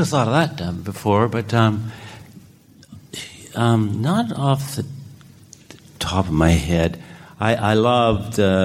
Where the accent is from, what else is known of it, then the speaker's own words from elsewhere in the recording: Ontario, Canada; I'm from Canada, man. I grew up in Northern Ontario.